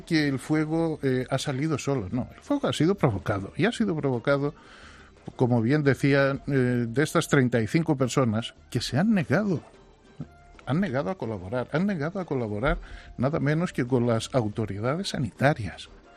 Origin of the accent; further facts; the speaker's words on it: Thessaloniki, Central Macedonia, Greece; La ciudad de donde yo soy, de Salónica